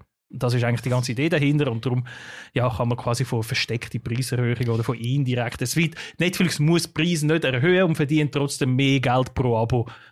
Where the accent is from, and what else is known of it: Switzerland